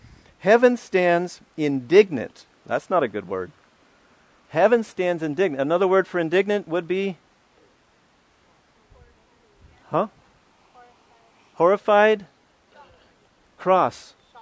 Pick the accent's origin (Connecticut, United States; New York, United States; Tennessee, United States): Tennessee, United States; Sorry, I'm from Tennessee. I said you all.